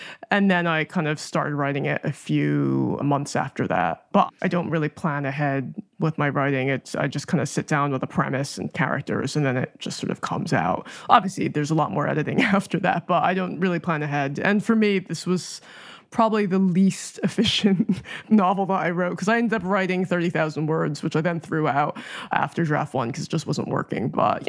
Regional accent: United States; So I thought, okay, actually, it's locked down, but I'm American, I can still travel.

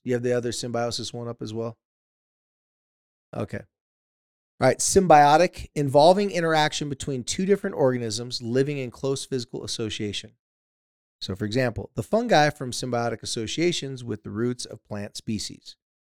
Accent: San Diego, California, United States; Yeah, or in my near my hometown of San Diego, California, there's a town called La Jolla.

